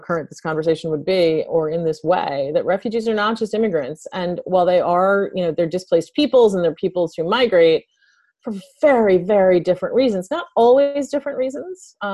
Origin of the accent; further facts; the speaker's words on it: New England, United States; accent: New England; and I grew up in New England, so I speak fluent New England accent.